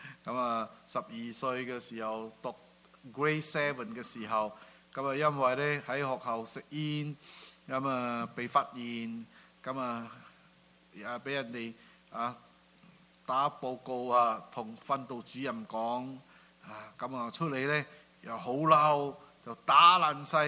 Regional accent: Singapore; Cantonese is a second language; 我唔係香港人嚟噶嚇，我係新加坡人嚇，係潮州人嚟噶。所以咧，我係講國語嘅，所以咧啲潮州話成日咧，廣東話成日咧好甩咳噶嚇。

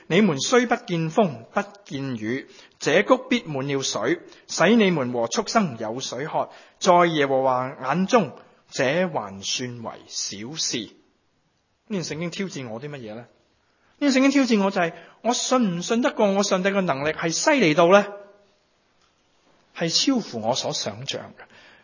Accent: Guangdong, China; 即系二个食生菜，我哋广东人讲嘅。

